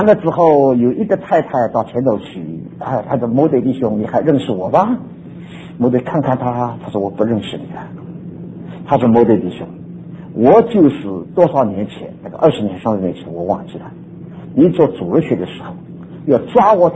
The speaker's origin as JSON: {"language": "Chinese", "country": "China", "said": "我再说，我也是中国人，我们中国人这个心胸真狭窄"}